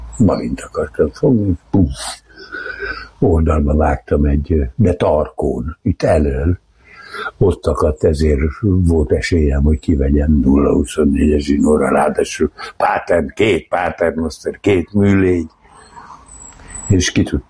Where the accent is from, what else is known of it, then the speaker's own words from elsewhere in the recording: Tatabánya, Komárom-Esztergom, Hungary; nem maradt semmink se, és a legkedvezőbb helyre mentünk, és ez Tatabánya volt, ahol a legolcsóbb volt az áram.